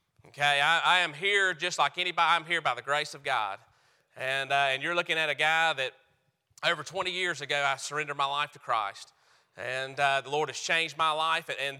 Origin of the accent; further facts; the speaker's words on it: North Carolina, United States; I've been here in Georgia. I'm from North Carolina.